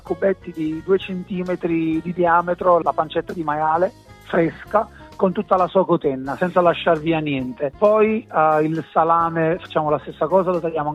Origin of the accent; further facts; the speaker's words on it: Pomigliano d'Arco, Campania, Italy; Io sono di Napoli, sono nato e cresciuto in un paese che si chiama Città Pomigliano d'Arco, che è 10 minuti da Napoli.